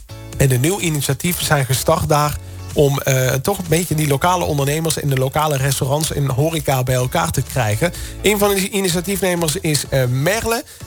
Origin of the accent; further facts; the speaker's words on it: Voerendaal, Limburg, Netherlands; want ik kom uit Voerendaal.